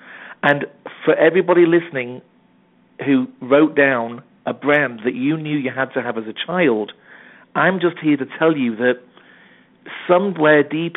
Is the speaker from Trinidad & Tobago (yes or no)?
no; England, United Kingdom; I'm from England, so I'd never even heard of Disneyland when I was growing up.